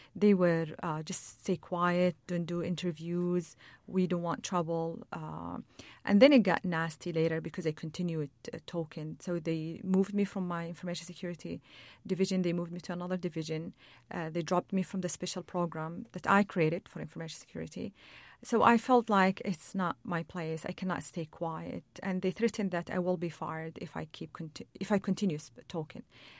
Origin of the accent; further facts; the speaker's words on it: Saudi Arabia; English is a second language; So I had to emphasize that I'm Saudi. I come from Saudi Arabia, and I do love Saudi Arabia, and I do love my country.